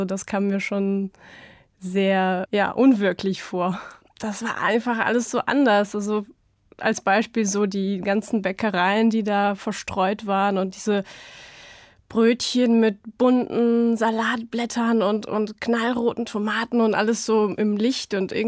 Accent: Ulan-Ude, Buryatia, Russia; German is a second language; ich komme aus Ulan-Ude, das ist in Ostsibirien. Ich bin im Jahr 1995 geboren und ich lerne Deutsch

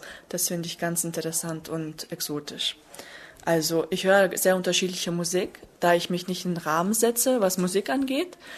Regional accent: Kaunas, Kaunas County, Lithuania; German is a second language; ich komme aus Litauen, aus Kaunas, und ich bin 18 Jahre alt.

